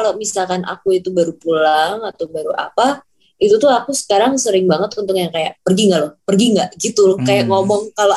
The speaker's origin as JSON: {"language": "Indonesian", "country": "Indonesia", "said": "kita kan orang Indo"}